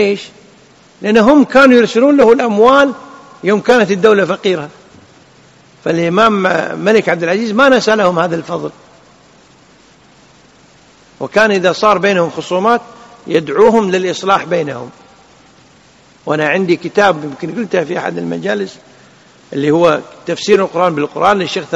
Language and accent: Arabic; Kuwait; لكن درس في المباركية عندنا في الكويت